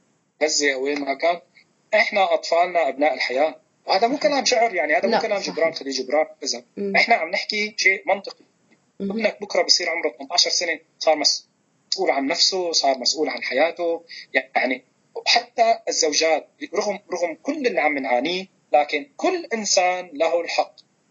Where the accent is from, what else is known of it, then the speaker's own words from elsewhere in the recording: Syria; له علاقة فقط لأنه إحنا سوريين أو لأنه لاجئين